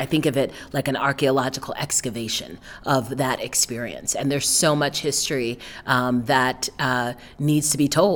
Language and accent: English; New York, United States; So I'm from New York. You know, I didn't grow up in a kind of car culture.